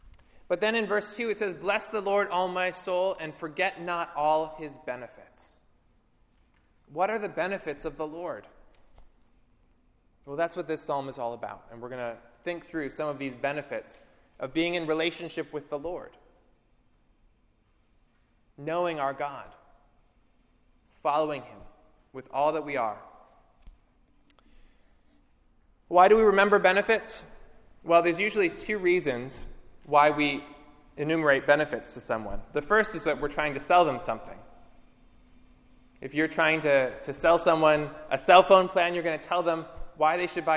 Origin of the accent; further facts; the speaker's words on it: Pennsylvania, United States; I come from Pennsylvania, and we have lots of people in Pennsylvania who choose to move down here in their retirement because they're sick of shoveling snow.